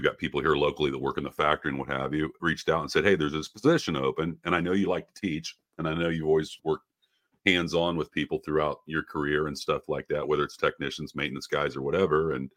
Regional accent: Ohio, United States; Yeah, I'm from Ohio.

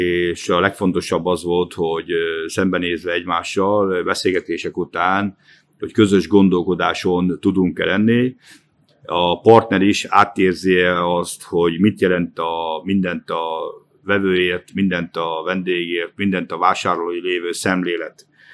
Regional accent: Lipót, Győr-Moson-Sopron, Hungary; born there; Tulajdonképpen ugye Lipóton születtem, ez a kis 700-750 lakósú települést szeretem

